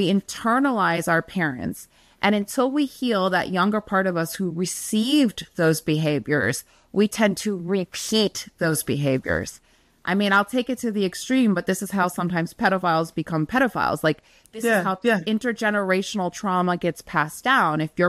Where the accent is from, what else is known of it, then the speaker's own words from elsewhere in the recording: New York City, New York, United States; And I grew up in New York City.